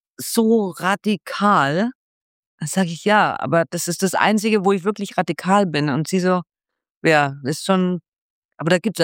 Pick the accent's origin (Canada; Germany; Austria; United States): United States; German is a second language; now in Switzerland; Ich komme aus Amerika. We are the best. Wir sind die Besten auf der Welt und immer größer und weiter.